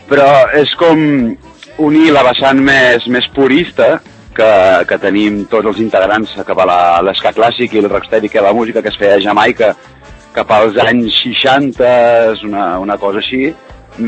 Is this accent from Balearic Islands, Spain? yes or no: no; Barcelona, Catalonia, Spain; perquè molts som de Barcelona i tenim contacte dins dels barris